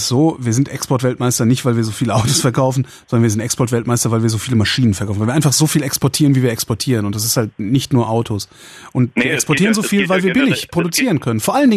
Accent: Germany; Wir sind halt Deutsche. Total langweilig, humorlos, präzise.

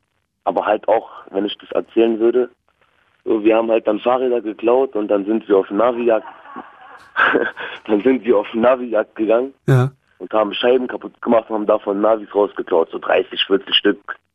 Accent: Berlin, Germany; Ich bin in Berlin groß geworden und halt nicht so gute Verhältnisse, weißt du?

